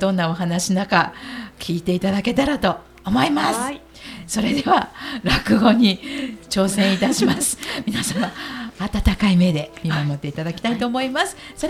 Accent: Kansai, Japan; accent: Kansai dialect; 私たちがネイティブでできるのであれば関西弁の方がやりやすいかなと思って

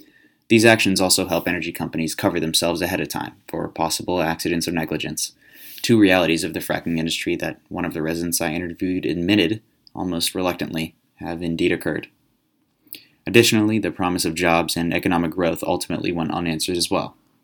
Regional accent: Pennsylvania, United States; of Washington and Allegheny counties, which is a hotspot for the fracking boom and, coincidentally, my hometown

